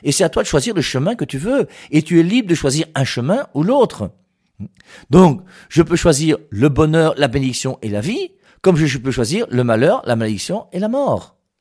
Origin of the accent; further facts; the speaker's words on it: France; moi je suis français d'origine, camerounais de cœur